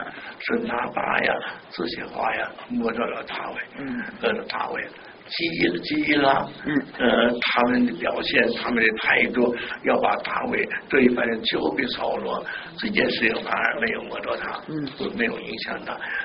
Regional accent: China; 我们中国人常说士可杀

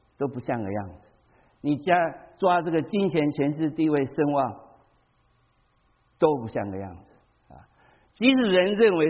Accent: China; 所以这个衣服我们中国人讲这个领导啊，我们中国人讲这个领导讲得很好

